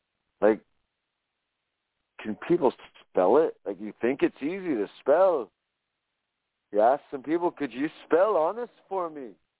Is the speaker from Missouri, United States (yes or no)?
no; California, United States; In California, Estados Unidos.